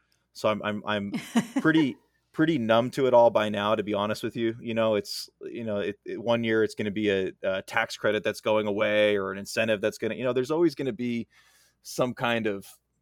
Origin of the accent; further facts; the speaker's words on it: New Jersey, United States; I'm born and raised in New Jersey.